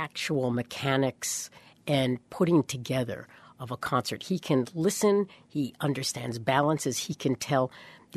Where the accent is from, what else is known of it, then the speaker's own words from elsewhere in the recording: New York, United States; And I'm a New Yorker.